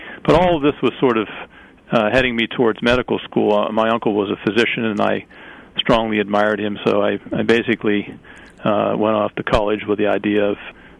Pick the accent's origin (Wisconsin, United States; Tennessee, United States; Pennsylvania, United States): Pennsylvania, United States; Pittsburgh; Well, I grew up in Pittsburgh in the 40s and was very much influenced by my science classes, among others.